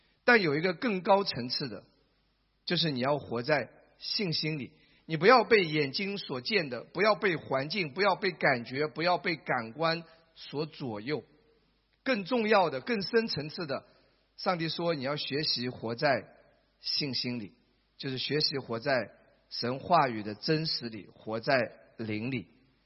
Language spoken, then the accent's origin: Chinese; China; 我们中国人有一句话叫什么？眼见为实，眼见为实。